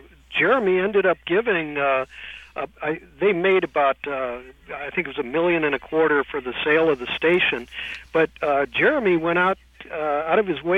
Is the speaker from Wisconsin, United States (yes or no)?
no; St. Louis, Missouri, United States; now in San Francisco, United States; When I was a kid, I was from St. Louis, and I was 15 years old